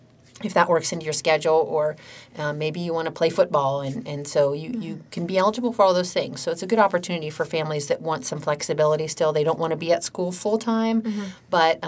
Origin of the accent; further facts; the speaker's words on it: Ohio, United States; I grew up in Fairfield County. Mm-hmm. In fact, I spent all my schooling at Fairfield Union, graduated from Fairfield Union.